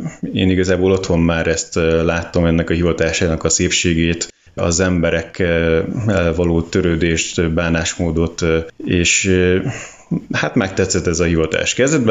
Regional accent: Kiskunhalas, Bács-Kiskun, Hungary; born there; Én Kiskunhalason születtem, és most már azért egy jó ideje gyakorlatilag itt lakok ebbe a kis városba.

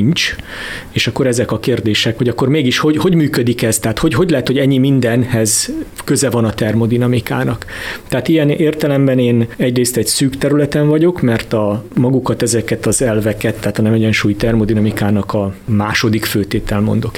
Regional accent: Hungary; Az én területemen szerintem az első magyar ember vagyok, aki fizikus irányban, termodinamikából ezt a címet megszerezte.

